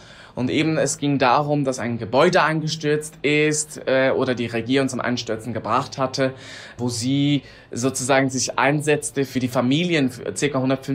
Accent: Switzerland; ich bin aus der Schweiz, bin adoptiert.

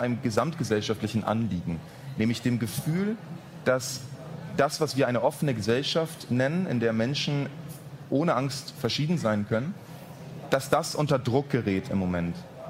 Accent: Berlin, Germany; In meiner Kindheit in Berlin der 90er Jahre

